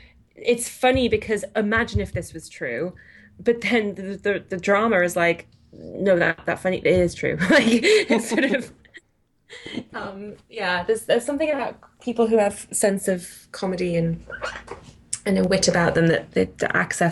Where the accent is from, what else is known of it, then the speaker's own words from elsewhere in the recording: United Kingdom; And I'm really British.